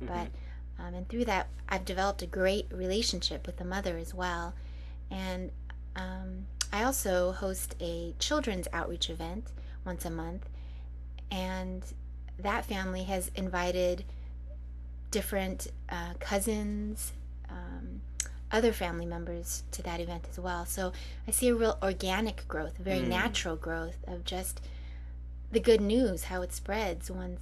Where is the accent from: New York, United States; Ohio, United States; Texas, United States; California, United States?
California, United States; Huntington Beach; now in Japan; Well, I grew up in California. I'm from the same town as you, Peter.